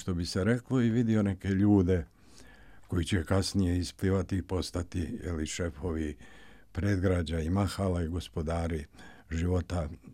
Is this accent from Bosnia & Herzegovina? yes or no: yes; Kalinovik, Republika Srpska, Bosnia & Herzegovina; now in Novi Sad, Serbia; I to iz Sarajeva u moj zavičaj okolinu Kalinovika i Uloga do odlaska u Vojvodinu, u Bačku, u Vrbas.